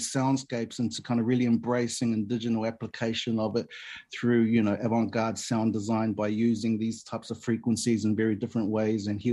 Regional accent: South Auckland, Auckland, New Zealand; I grew up in South Auckland around a lot of different culture and so forth, and I've been surrounded in the culture

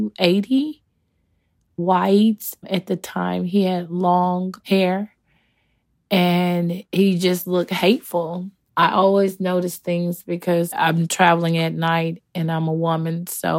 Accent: Memphis, Tennessee, United States; I'm from Memphis, Tennessee.

